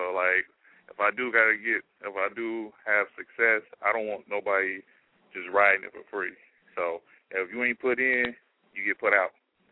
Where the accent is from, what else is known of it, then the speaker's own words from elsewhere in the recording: Milwaukee, Wisconsin, United States; I'm from Milltown, 26, Lisbon and Vine. That's my block.